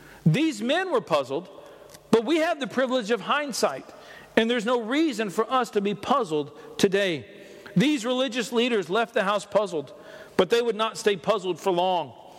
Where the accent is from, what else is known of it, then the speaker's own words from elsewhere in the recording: Texas, United States; You know, I come from Texas, and there's only one thing you find in the middle of the road in Texas, and that's roadkill, okay?